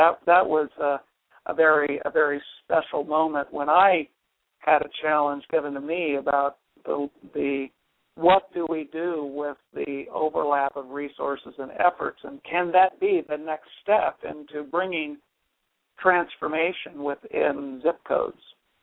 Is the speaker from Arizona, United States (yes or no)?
yes; Glendale, Arizona, United States; I grew up in Glendale and went to Alhambra High School and also Grand Canyon College. So I'm kind of a West Side guy